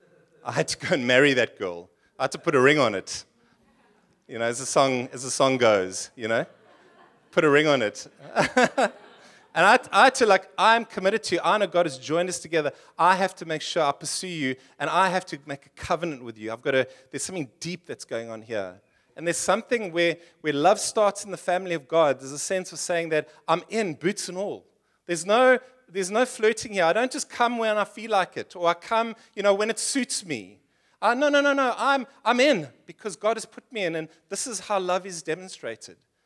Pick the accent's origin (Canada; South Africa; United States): South Africa; Port Elizabeth, Eastern Cape; In 1999, we moved from PE, where I grew up in Port Elizabeth, in the Ooskaap. And we got married in Port Elizabeth.